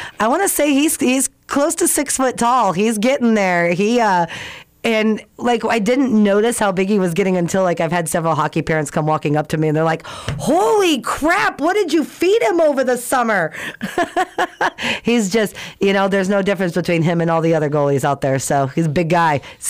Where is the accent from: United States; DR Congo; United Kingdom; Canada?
United States; Fairbanks, Alaska; We're all from Fairbanks. Like, you know, a couple of North Pole, but we're all Fairbanks.